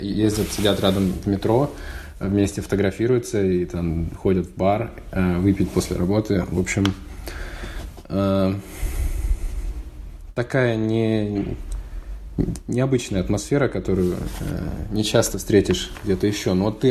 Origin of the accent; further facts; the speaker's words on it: Moscow, Russia; now in New York, United States; был из Москвы, стал из Нью-Йорка.